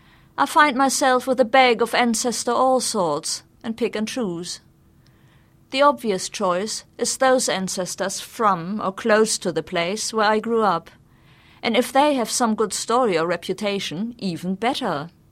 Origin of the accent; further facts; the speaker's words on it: Hamburg, Germany; I grew up in Hamburg in northern Germany and spent weekends and holidays at my grandparents' farm in Wewelsfleet, 50 kilometers away at the mouth of the Elbe, where the river joins the North Sea.